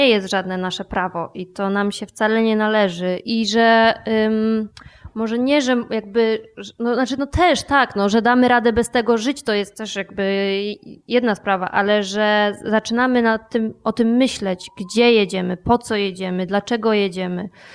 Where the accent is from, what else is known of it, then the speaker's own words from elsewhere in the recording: Subcarpathian Voivodeship, Poland; Ja się urodziłam i wychowałam na Podkarpaciu i tak naprawdę realnie w dzieciństwie niewiele podróżowałam